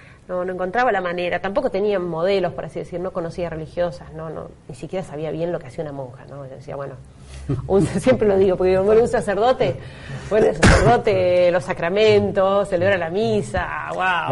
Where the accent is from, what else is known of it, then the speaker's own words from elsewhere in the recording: Villa Mercedes, San Luis, Argentina; Bueno, yo soy de Villa Mercedes, San Luis. Ahí nací, ahí estudié, ahí vive mi familia. Estudié primaria y secundaria en un colegio estatal. Y después comencé la universidad, ahí mismo en Villa Mercedes, Universidad Nacional de San Luis